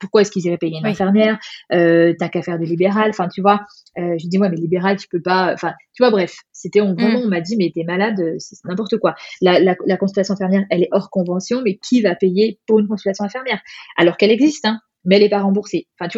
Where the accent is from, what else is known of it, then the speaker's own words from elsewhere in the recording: France; Je suis encore française